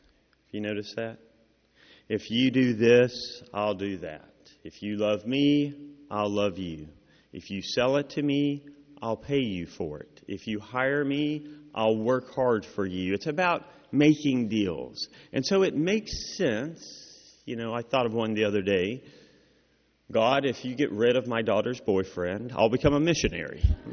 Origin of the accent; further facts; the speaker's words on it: Kentucky, United States; Now, I doubt you went to the same elementary school that I did since I grew up in Kentucky